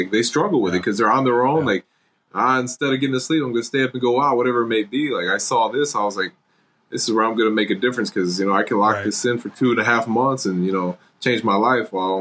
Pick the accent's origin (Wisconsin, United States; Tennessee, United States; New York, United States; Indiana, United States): Indiana, United States; Michigan City; head home for I'm from Michigan City, Indiana. So I'll probably head home for the week of the draft.